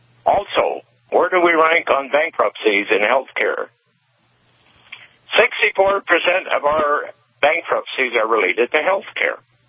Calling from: Minot, North Dakota, United States; Yes, I'm calling from Minot.

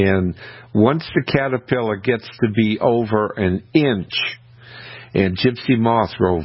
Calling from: Kennebunk, Maine, United States; From my house in Maine. I live in Kennebunk.

